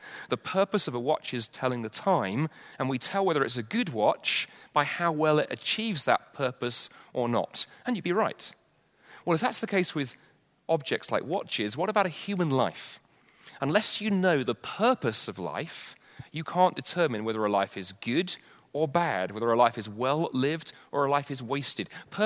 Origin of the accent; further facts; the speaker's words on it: England, United Kingdom; I thought, you know what, being English, I'm negative.